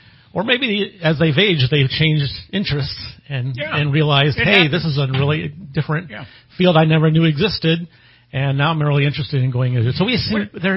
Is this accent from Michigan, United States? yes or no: yes; Michigan, United States; now in California, United States; I came from Michigan before I started at Simpson